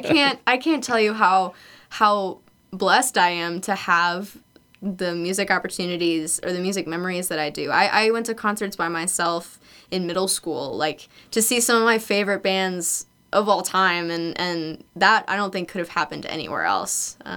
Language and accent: English; Texas, United States; And, you know, I've never gone swing dancing, even though I'm a Texan